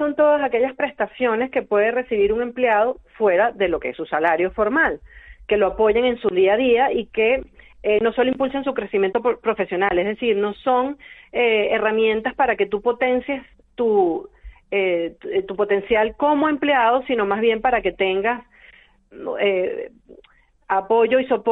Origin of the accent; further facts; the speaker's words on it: Venezuela; now in Spain; al llegar a España hace ya 5 años. Soy venezolana